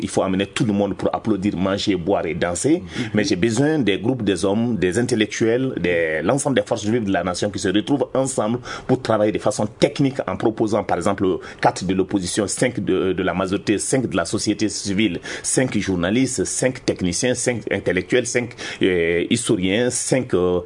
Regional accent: Mali; Précisément chez nous au Mali aujourd'hui

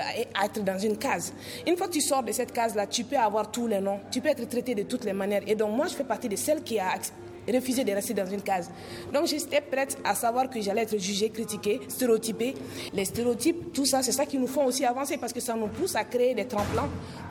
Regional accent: Mahina, Kayes, Mali; born there; moved away; Moi je suis née à Mahina, je ne suis pas née à Bamako, c'était un village.

